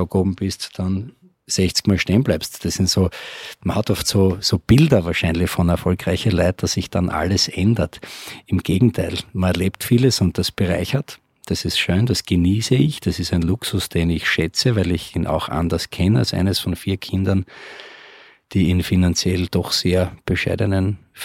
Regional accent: Graz, Styria, Austria; Die haben sich in Graz kennengelernt und somit sind wir eigentlich in Graz groß geworden, waren aber an den Wochenenden und in den Ferien immer am Land

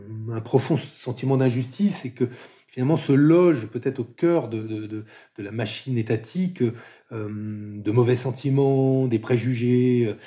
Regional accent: Senegal; J'ai grandi mon adolescence au Sénégal, dans un univers très, très cosmopolite.

